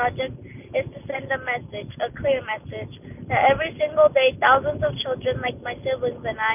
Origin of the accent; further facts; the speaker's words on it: Denver, Colorado, United States; I'm 12 years old, and I'm from Denver, Colorado.